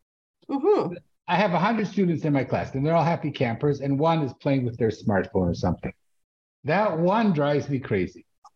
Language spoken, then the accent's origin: English; Winnipeg, Manitoba, Canada; I grew up in Winnipeg